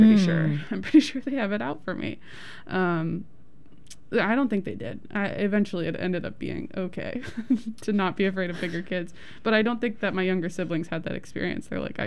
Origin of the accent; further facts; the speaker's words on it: West Coast, United States; this has always weirded me out because I grew up on the West Coast, like school starts in September